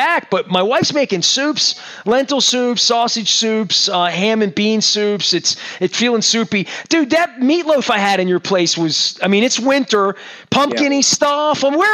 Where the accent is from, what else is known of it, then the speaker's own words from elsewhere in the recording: Dundalk, Maryland, United States; So I'm a battle of burgers. I'm from Dundalk. I love pizza.